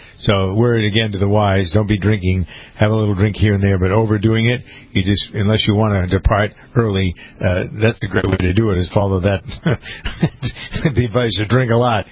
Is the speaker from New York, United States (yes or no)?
no; Framingham, Massachusetts, United States; my state rep from Framingham, my hometown